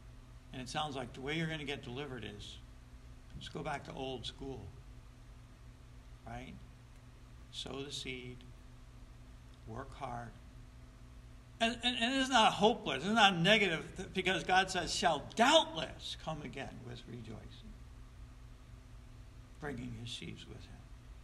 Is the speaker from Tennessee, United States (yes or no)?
no; Texas, United States; Growing up in Texas, this one guy assumed he was going to be a man who labored primarily with his mind.